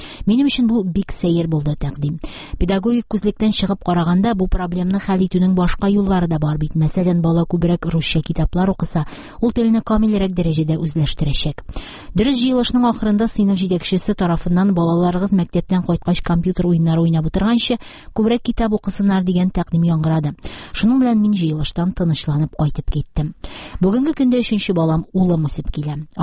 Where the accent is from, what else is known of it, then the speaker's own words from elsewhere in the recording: Tatarstan, Russia; Мин үзем саф татар авылында туып үстем, татар мәктәбен тәмамладым, фикер йөртүемдә татарча. Ләкин бу миңа рус телен камил дәрәҗәдә өйрәнергә комачау итмәде. Русча яхшы беләм һәм иркен аралаша алам.